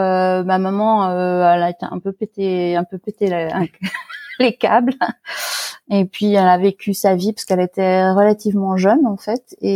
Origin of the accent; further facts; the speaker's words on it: Île-de-France, France; also born or lived in Fayence, France; Alors j'ai grandi dans une très jolie propriété dans la région parisienne. La première partie de ma vie. Ensuite, mes parents ont déménagé et on est allé dans la Garrigue, dans le sud de la France, dans un petit village qui s'appelait Fayence.